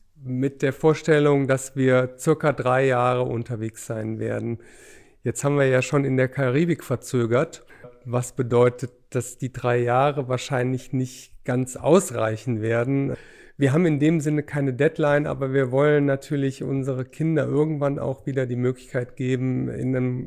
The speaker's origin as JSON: {"language": "German", "region": "Rhineland", "country": "Germany", "said": "Ich als Rheinländer"}